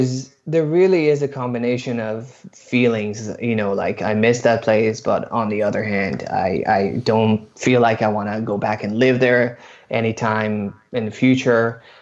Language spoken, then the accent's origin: English; Israel; moved away; living away from my family and living away from my hometown, my country, the place I grew up in, and what does that mean to me?